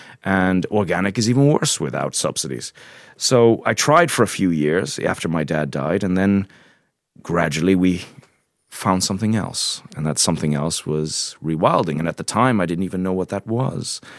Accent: Ireland; but we've always seen ourselves as Irish because we were always very involved in things here.

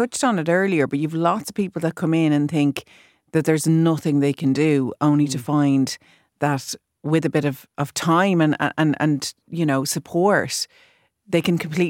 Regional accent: Howth, County Dublin, Ireland; Well, it's the cliffs of Howth, and that's my hometown.

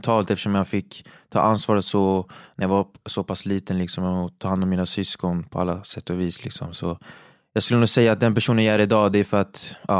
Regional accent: Avesta, Dalarna County, Sweden; born or raised there; also born or lived in Huddinge

